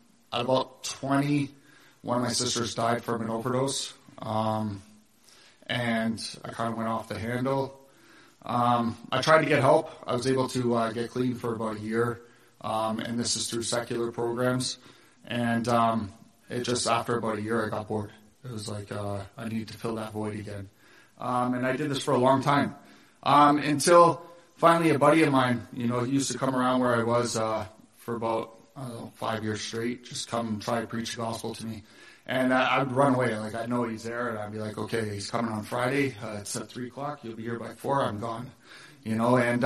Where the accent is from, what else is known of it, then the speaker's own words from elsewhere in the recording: Toronto, Ontario, Canada; I'm originally from Toronto. I grew up in a pretty big Irish Catholic family.